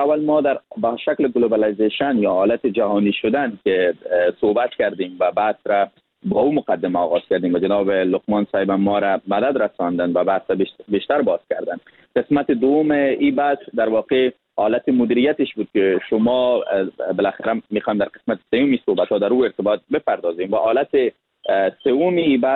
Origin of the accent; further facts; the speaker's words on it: Afghanistan; چون یک از افغانستان هستم